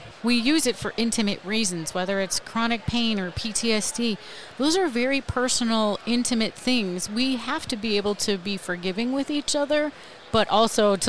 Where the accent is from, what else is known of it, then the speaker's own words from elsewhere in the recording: Buffalo, New York, United States; I grew up in Buffalo. My high school sweetheart and I, the year after I graduated, 1989, 1990, drove from Buffalo to Weed, California